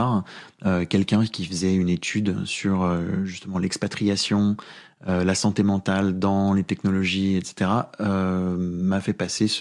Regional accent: France; accent: French; c'était entre mon accent franchouillard

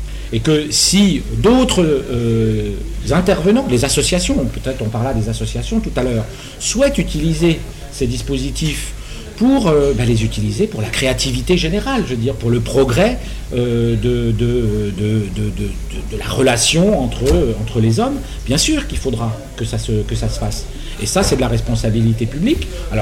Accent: Bourgogne-Franche-Comté, France; Attendez, moi, je viens du Morvan

